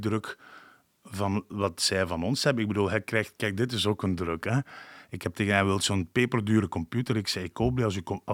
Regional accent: Flanders, Belgium; Ik en de mama, we zijn Limburger. Dus met ons praten ze wat meer Limburgs.

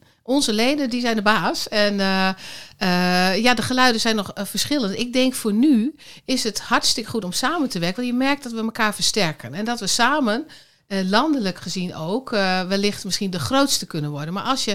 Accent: Groningen, Netherlands; also born or lived in Bedum / Rotterdam; now in Winsum, Netherlands; Oorspronkelijk uit stad. Maar vanaf mijn, dan moet ik even goed terugrekenen, 26e heb ik gewoon in Stitswert, in Bedum. Tussendoor 2 jaar in Rotterdam en nu alweer

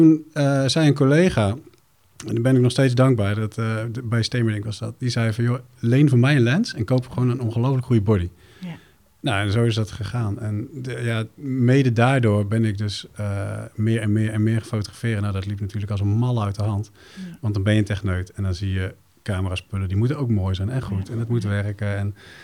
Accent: Ede, Gelderland, Netherlands; born there; Ik ben fotograaf. Ik ben geboren in Ede.

